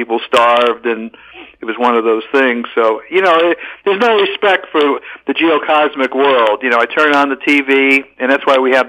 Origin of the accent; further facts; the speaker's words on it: Miami, Florida, United States; I grew up in Florida, not too far from the ocean, in Miami, and I became smart ever since.